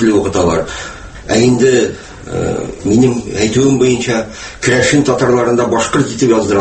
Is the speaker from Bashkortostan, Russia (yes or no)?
yes; Bakaly, Bashkortostan, Russia; Менә безнең якларда, Бакалы якларында крәшен татарлары яши.